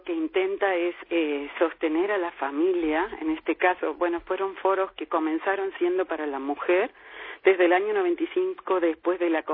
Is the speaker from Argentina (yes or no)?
yes; Argentina; now in Spain; yo soy empresaria, llevo toda mi vida, soy argentina, pero llevo 29 años trabajando en España, tengo una policlínica médica, soy odontóloga